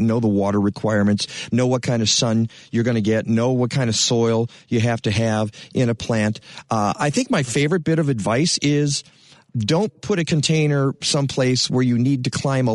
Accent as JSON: {"language": "English", "region": "Tennessee", "country": "United States", "said": "I never knew that, and I'm from Tennessee."}